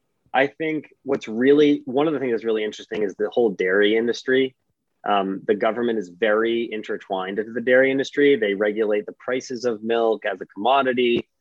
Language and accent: English; Massachusetts, United States; this is just like classic kid growing up in the Northeast, right outside Boston.